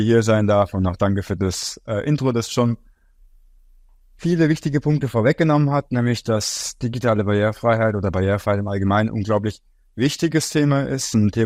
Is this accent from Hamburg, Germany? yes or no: no; Leipzig, Saxony, Germany; Ich komme aus Leipzig, bin 28 Jahre alt